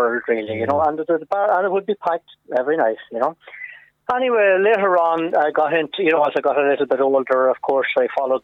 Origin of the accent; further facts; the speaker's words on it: County Sligo, Ireland; now in Ballyshannon, Ireland; I'm originally from North Sligo, near Cliffney